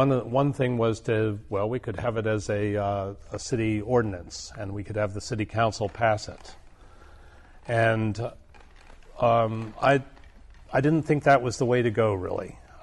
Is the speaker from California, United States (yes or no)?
yes; Arcata, California, United States; I come from Arcata. Arcata has a long tradition of being a progressive city.